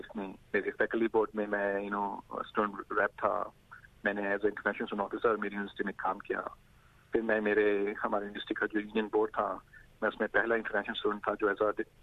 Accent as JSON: {"language": "Hindi", "town": "Hisar", "region": "Haryana", "country": "India", "said": "मैं हिसार हरियाणा से हूँ, जो काफी छोटा जगह है, छोटी सिटी है"}